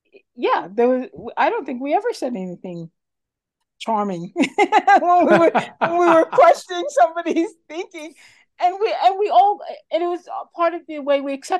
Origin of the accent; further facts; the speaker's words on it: Brooklyn, New York, United States; you know, I grew up in Brooklyn.